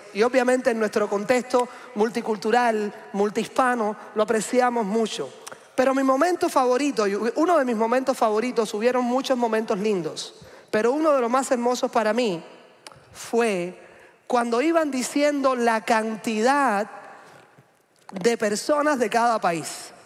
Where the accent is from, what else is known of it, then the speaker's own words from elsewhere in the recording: Cuba; ese es un lugar importante en mi país de origen. Si usted va de visita a hacer turismo a Cuba